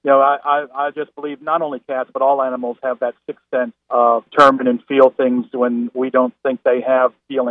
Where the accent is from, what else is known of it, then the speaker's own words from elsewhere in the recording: Puerto Rico; I'm from Puerto Rico.